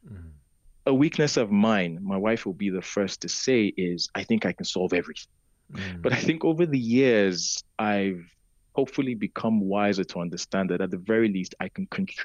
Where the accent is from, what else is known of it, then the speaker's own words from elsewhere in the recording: Nigeria; Nigeria, my home country